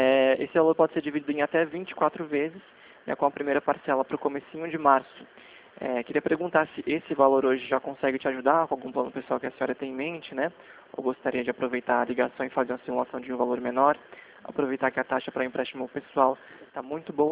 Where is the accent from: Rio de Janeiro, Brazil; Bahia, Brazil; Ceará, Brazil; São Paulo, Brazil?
São Paulo, Brazil; São Roque; Eu sou aqui de São Roque também